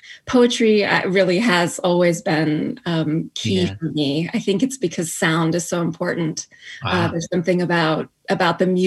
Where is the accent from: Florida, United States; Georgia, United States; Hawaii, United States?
Hawaii, United States; also born or lived in New Delhi, India; Well, I grew up mostly in Hawaii. My mom is American, but my dad immigrated to this country from India. So I spent most of my childhood sort of going back and forth between Honolulu and New Delhi.